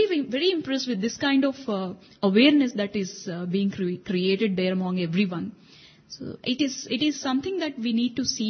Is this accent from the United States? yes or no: no; India; first language Telugu; English is a second language; since I understand Telugu. Telugu is my mother tongue.